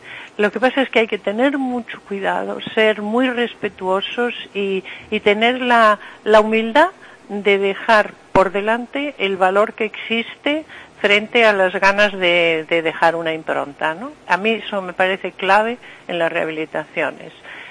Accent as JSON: {"language": "Spanish", "region": "Galicia", "country": "Spain", "said": "que nosotros como ciudadanos, como gallegos, nos sintamos orgullosos de nuestro patrimonio"}